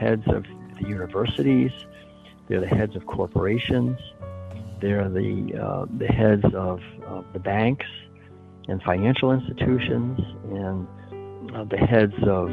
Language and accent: English; Concord, Massachusetts, United States; When I was learned to swim in Walden Pond, I was born and raised in Concord.